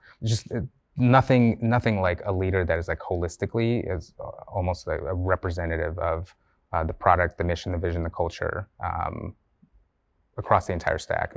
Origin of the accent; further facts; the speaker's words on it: Sacramento, California, United States; So I grew up in Sacramento.